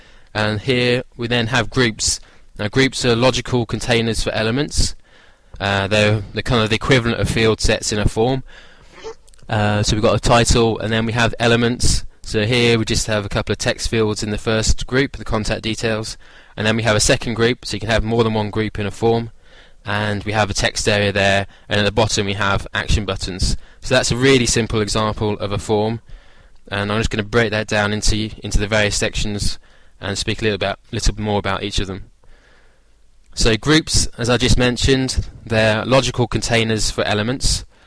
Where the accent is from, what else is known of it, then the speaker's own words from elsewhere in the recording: United Kingdom; now in France; I'm British, living in France